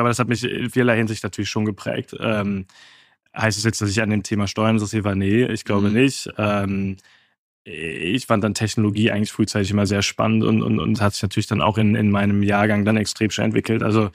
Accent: North Rhine-Westphalia, Germany; Ursprünglich aus dem Bergischen Land, der Nähe von Köln groß geworden, 45 Minuten von Köln weg

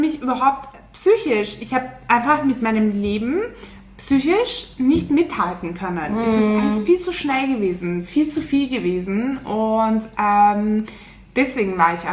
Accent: Turkey; Leute, ich bin eine echte Türkin.

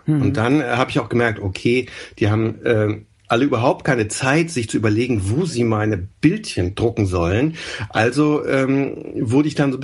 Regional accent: Frankfurt, Hesse, Germany; und ich bin aus Frankfurt

